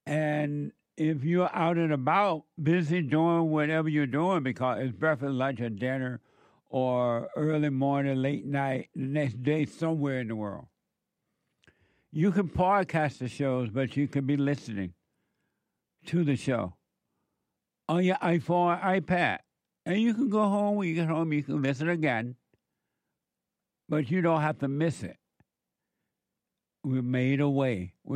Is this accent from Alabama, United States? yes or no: yes; Alabama, United States; I did not know growing up in Alabama, oh, fun, on the plantation, it was amazing.